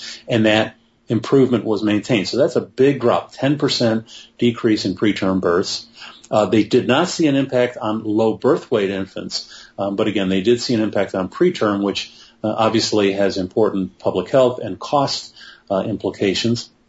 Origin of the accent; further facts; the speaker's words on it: Michigan, United States; I'm from Michigan, and I still go back there a lot.